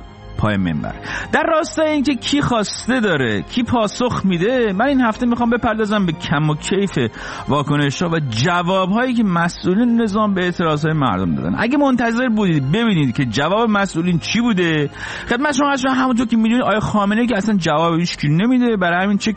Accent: Iran; منم مثل همه شما به عنوان یک ایرانی از این شرایط ناراحت و عصبانی هستم

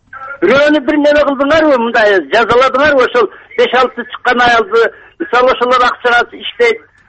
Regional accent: Osh, Osh Region, Kyrgyzstan; Мен мындай суроо бермек элем, Оштонмун.

